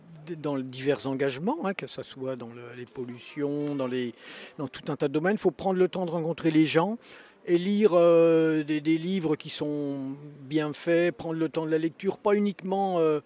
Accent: Verdun, Grand Est, France; born there; Je suis né à Verdun, dans la Meuse, donc qui est quand même le symbole de la, appelé aujourd'hui capitale de la paix après de grands massacres pendant 14-18.

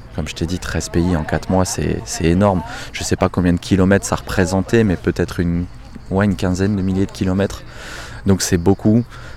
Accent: Toulon, Provence-Alpes-Côte d'Azur, France; On vient de Toulon tous les deux

